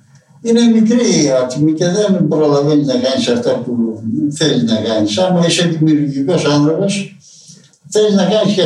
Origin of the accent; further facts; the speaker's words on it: Araxos, Western Greece, Greece; Μένω πια στο χωριό μου, στον Άραχο.